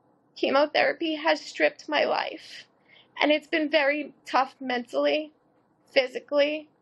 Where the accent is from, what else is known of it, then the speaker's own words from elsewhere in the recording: Long Island, New York, United States; I am from Long Island. I am currently 34 years old.